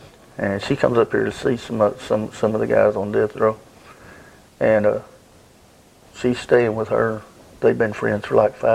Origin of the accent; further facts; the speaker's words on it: Tyler, Texas, United States; I was born and raised in Tyler.